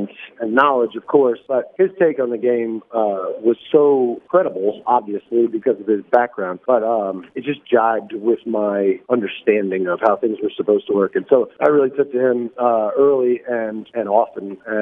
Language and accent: English; St. Petersburg, Florida, United States; I'm from Florida originally, and grew up there. Spent my whole childhood life there.